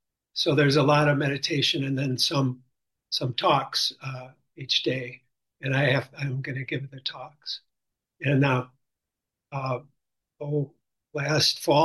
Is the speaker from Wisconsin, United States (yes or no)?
yes; Milwaukee, Wisconsin, United States; I'm from Milwaukee, Wisconsin.